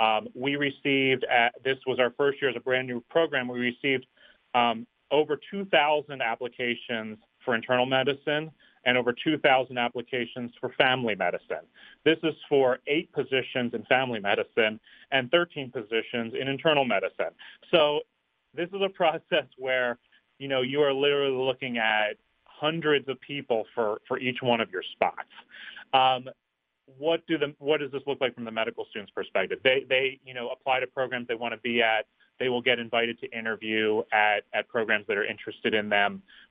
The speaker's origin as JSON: {"language": "English", "town": "Wilmington", "region": "Delaware", "country": "United States", "tie": "born or raised there", "said": "I am a native Delawarean. I grew up in Wilmington."}